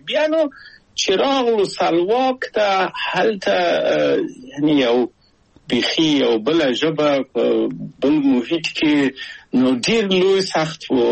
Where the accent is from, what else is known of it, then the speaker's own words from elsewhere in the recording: Kabul, Afghanistan; او هغه موږ په کابل په یو کلي کې تقریبا چې اوسېدو